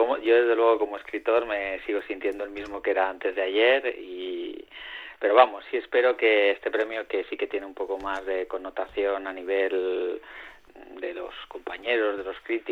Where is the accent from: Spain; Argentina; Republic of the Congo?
Spain; Asturias; now in Madrid, Spain; es verdad que soy asturiano, pero he vivido casi toda mi vida en Madrid